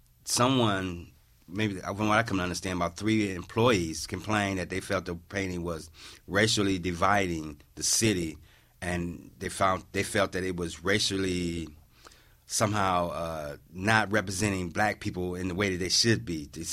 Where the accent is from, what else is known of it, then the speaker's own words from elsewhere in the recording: Cleveland, Ohio, United States; So when I got back to Cleveland, I realized that Cleveland ain't so bad, that this is my hometown. And no matter where I go, I represent Cleveland.